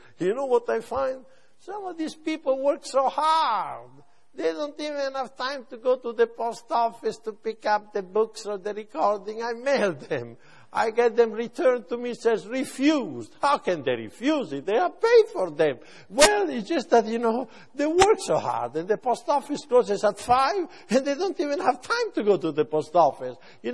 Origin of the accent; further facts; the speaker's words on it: Italy; English is a second language; moved away as an adult; now in United States; I come from Italy. And in Italy, we have a lot of romantic songs about the silver ray of the moon. And when I came to America in 1974